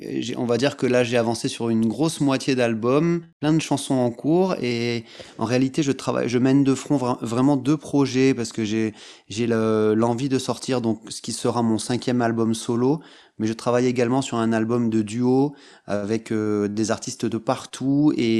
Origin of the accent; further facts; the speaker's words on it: Bamako, Mali; also born or lived in Senegal / Dakar; now in Guadeloupe; je suis né au Sénégal, j'ai grandi entre Dakar et Bamako au Mali, avant de venir m'installer en Guadeloupe.